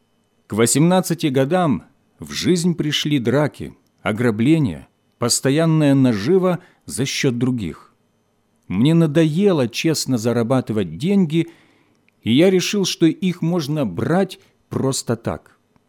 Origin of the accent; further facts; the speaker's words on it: Makiivka, Donetsk Oblast, Ukraine; Родился я в Макеевке, в простой рабочей семье.